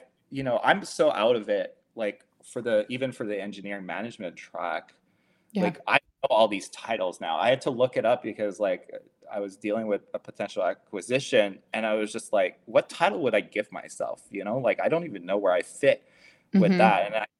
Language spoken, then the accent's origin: English; Montreal, Quebec, Canada; I applied because I'm from Montreal.